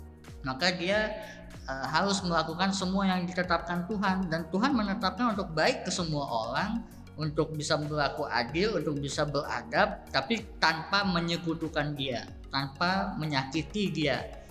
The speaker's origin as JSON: {"language": "Indonesian", "town": "Bukittinggi", "region": "West Sumatra", "country": "Indonesia", "said": "Bukit Tinggi, saya orang Bukit Tinggi."}